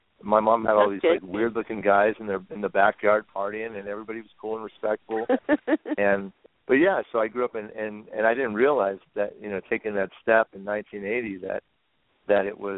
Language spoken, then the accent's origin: English; Brea, California, United States; But I grew up in Brea, California, and like I used to walk out my back gate, and I'd walk across this alley